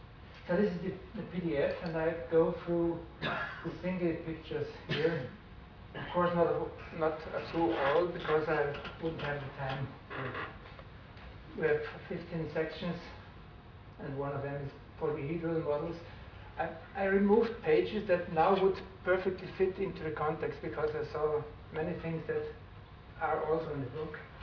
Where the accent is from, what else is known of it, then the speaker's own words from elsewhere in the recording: Vienna, Austria; I'm also from Vienna.